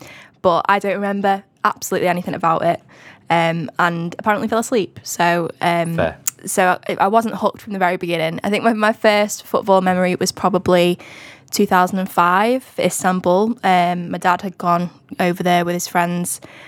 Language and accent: English; Widnes, North West England, United Kingdom; So I grew up in Widnes. So I'm a woolly back.